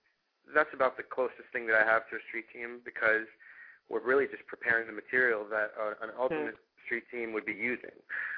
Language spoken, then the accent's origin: English; McLean, Virginia, United States; I grew up in McLean, Virginia, and I have some friends back there I'd really like to see.